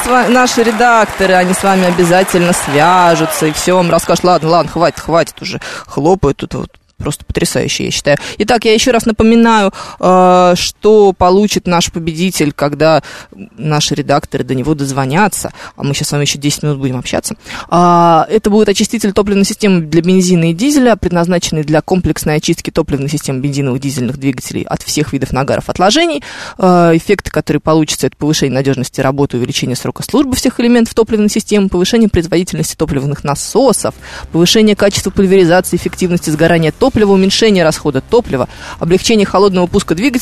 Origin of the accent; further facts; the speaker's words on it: Moscow, Russia; Я еще москвичка, да, скажем прямо.